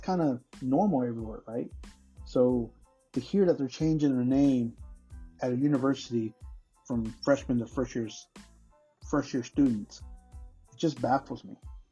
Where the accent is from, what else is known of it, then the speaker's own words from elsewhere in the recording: Texas, United States; I'm from Texas, and I do a little mixture of talking about topics